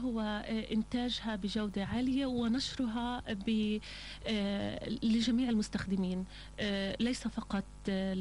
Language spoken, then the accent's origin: Arabic; Palestine; فرصة إلنا كفلسطينيين وأيضا فرصة إلنا كعرب